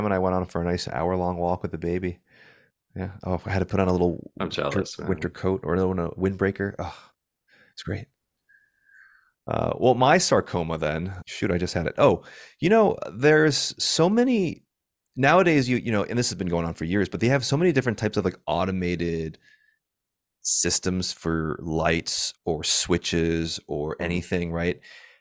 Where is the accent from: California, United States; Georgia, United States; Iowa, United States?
California, United States; San Francisco; I'm obviously from San Francisco.